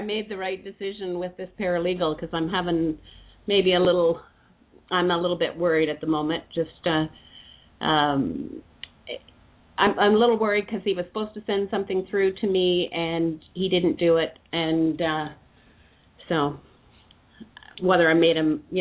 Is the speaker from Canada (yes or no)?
yes; Ontario, Canada; I live in 100 miles north of Toronto, Ontario.